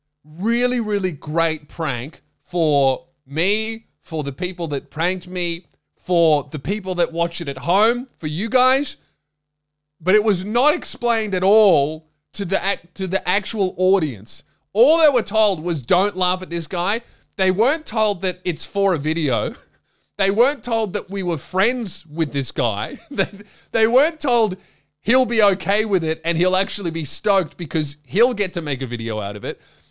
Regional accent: Melbourne, Victoria, Australia; This is like the first gig in Melbourne in my hometown since the surgery.

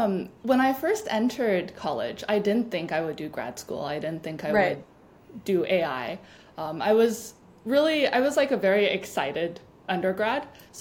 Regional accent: Thailand; So I was born in Thailand and I was raised by my grandparents from birth until I was like 5 or 6.

